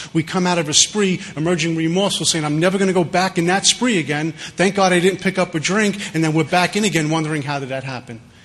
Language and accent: English; Brooklyn, New York, United States; and I grew up in Bensonhurst, Brooklyn, where the only requirement for membership there is a pinky ring, sunglasses, and gold jewelry.